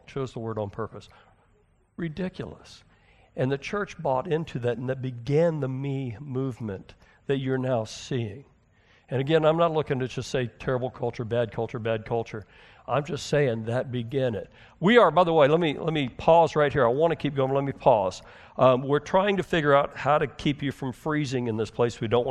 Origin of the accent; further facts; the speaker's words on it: Houston, Texas, United States; So I grew up in Houston, and I went to a school, fourth and fifth grade. It was in Alief, Texas, a subsection of Houston, Smith Elementary.